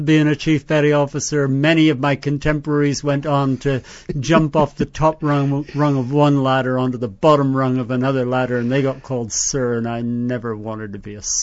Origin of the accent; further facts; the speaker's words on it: Belfast, Northern Ireland, United Kingdom; When I was a young boy growing up in Belfast with my mother and my sister, that was our family, and my grandparents who lived just down the road